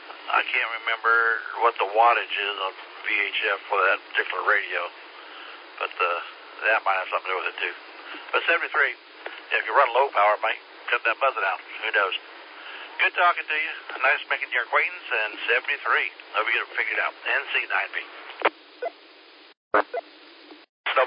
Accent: North Carolina, United States; And NC, because I'm from North Carolina.

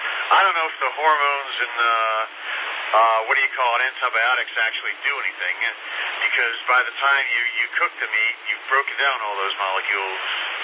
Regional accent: New York, United States; Well, you know, before this, I'm from New York, so whatever South Carolina says is probably pretty liberal compared to up north.

